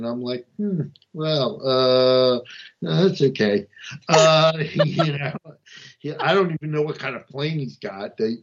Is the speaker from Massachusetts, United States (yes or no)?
no; New Jersey, United States; I ran amok in Montgomery County, and I came from North New Jersey